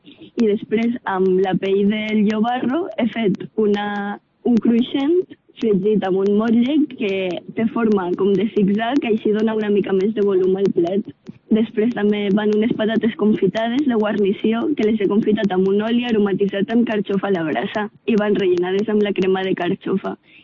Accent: Castelló, Valencian Community, Spain; en realitat sóc la única de Castelló

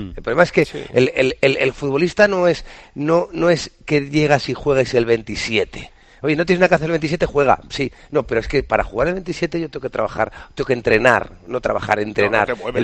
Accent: Puertollano, Castilla-La Mancha, Spain; yo soy de Puerto Llano, mi familia estaba en Puerto Llano

